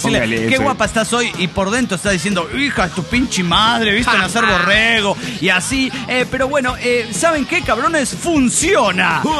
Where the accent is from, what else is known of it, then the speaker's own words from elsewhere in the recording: Mexico; Cuando regresé a México me sentí algo inestable, con miedo y confundido de cómo en tan pocos años había cambiado tanto mi México lindo y querido.